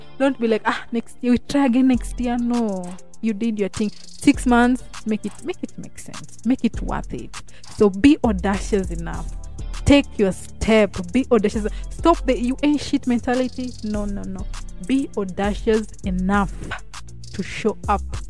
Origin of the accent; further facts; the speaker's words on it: Kisumu, Kisumu County, Kenya; I'm always like, okay, I'm a podcaster from Kisumu.